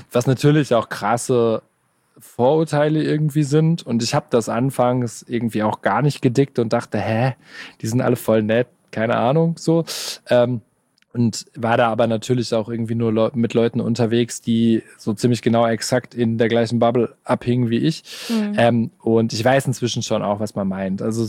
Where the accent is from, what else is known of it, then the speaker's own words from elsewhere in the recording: Gelsenkirchen, North Rhine-Westphalia, Germany; now in Stuttgart, Germany; Ich bin auch kein Stuttgarter. Also das ich weiß nicht, ich fühle mich in Gelsenkirchen noch sehr heimisch.